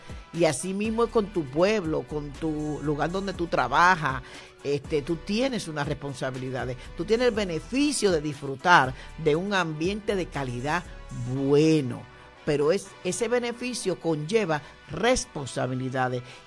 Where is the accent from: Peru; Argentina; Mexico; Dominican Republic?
Dominican Republic; now in United States; tú sabes que yo soy dominicana, no sé si tú lo sabías. En un momento dado, casi a los 30 años más o menos de vivir aquí